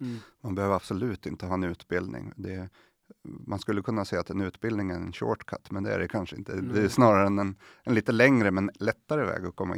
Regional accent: Dalarna County, Sweden; now in Stockholm, Sweden; Jag är en mas från Dalarna som flyttat vidare söderut. Nu bor i Fruängen med fru och barn.

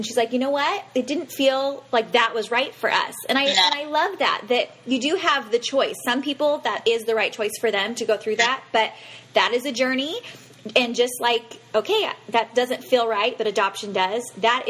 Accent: San Diego, California, United States; I'm from San Diego originally.

